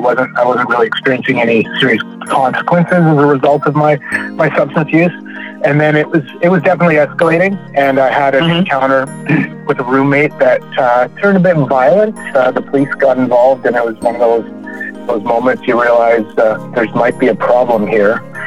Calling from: Vancouver, British Columbia, Canada; I am calling you guys from Vancouver, Canada.

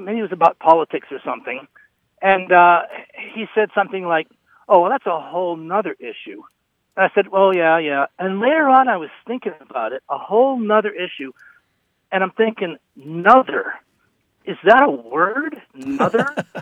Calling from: Wellfleet, Massachusetts, United States; I'm calling from Wellfleet out on Cape Cod.

